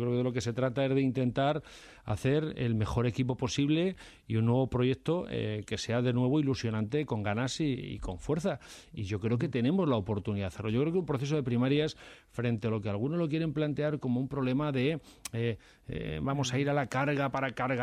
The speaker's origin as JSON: {"language": "Spanish", "region": "Community of Madrid", "country": "Spain", "said": "Y yo, sinceramente, como madrileño"}